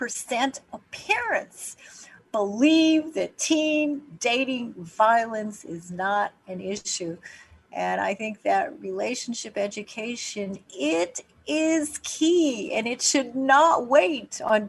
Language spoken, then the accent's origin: English; Winnipeg, Manitoba, Canada; when I was a teenager growing up in Winnipeg, Canada